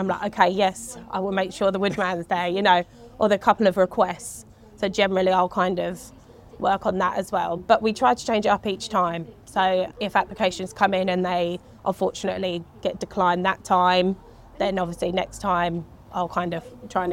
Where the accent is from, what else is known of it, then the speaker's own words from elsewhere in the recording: Shepparton, Victoria, Australia; And we got talking and we're all from Shepparton.